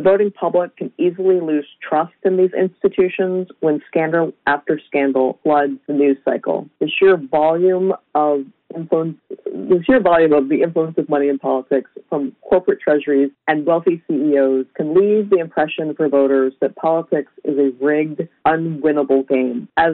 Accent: Richmond, Virginia, United States; I grew up in Richmond, Virginia.

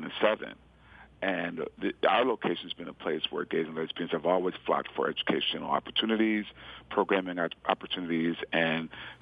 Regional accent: Detroit, Michigan, United States; I grew up in Detroit. I was raised in gay culture as a teenage boy.

